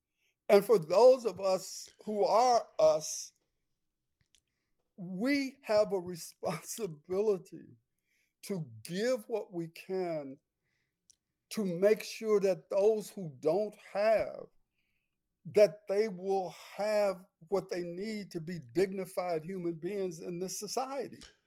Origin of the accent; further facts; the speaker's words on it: Milwaukee, Wisconsin, United States; when I was growing up in Milwaukee, there was a man named Mr. Wesley Scott, who was the head of the Urban League.